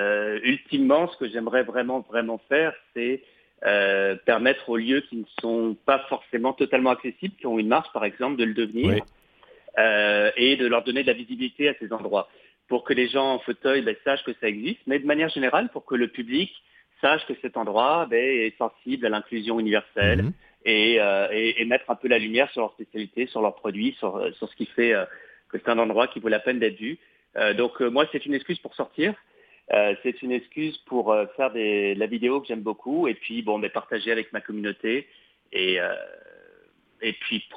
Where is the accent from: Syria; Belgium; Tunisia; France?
France; moved away as an adult; now in Canada; Vous avez dû entendre mon accent. Hein. Je suis français. Bon, ça fait maintenant bientôt 12 ans que je suis au Québec. Donc, je suis français, mais je me soigne, comme je dis.